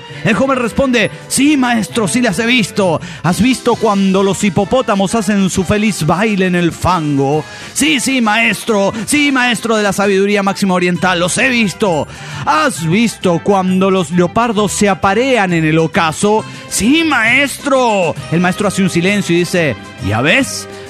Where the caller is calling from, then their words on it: California, United States; de Silicon Valley, California.